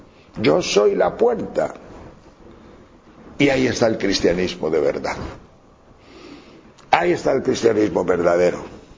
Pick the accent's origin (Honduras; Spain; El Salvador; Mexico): Spain; León, Castile and León; Yo soy de tierra de pastores, yo soy de León, tierra de trashumancia y de pastores, de miles de ovejas, y toda mi familia ha sido de esa cultura.